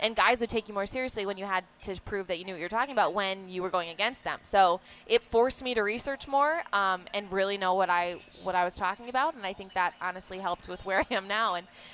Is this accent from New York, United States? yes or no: no; Grand Rapids, Michigan, United States; also born or lived in Livonia; Yeah, I was born in Livonia, so right outside of Detroit. My parents grew up here. We lived here for 2 years, and then we moved to the west side of the state over in Grand Rapids.